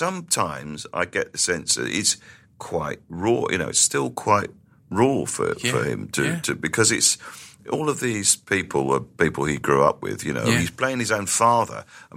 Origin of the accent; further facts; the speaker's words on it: South West England, United Kingdom; And when I first came to London was the year before, 1984. And I was just kind of like a teenager from the sticks, you know. I grew up in the West Country.